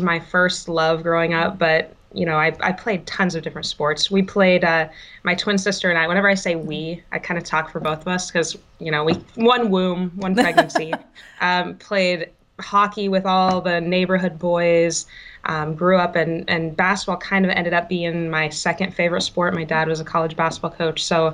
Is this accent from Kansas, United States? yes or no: yes; Kansas, United States; I grew up in Kansas. And yes, I'm not in Kansas anymore. I get it. I grew up in Kansas.